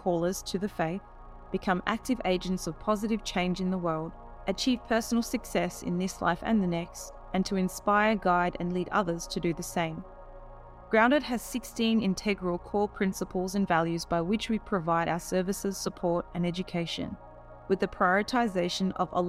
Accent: Australia; born there; I'm an Australian-born Muslim mother of five children.

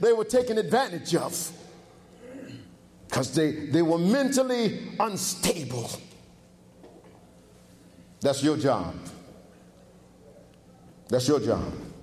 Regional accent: Brooklyn, New York, United States; I'm from Brooklyn, maybe, you know, just because I'm not from the region, I can't really get it.

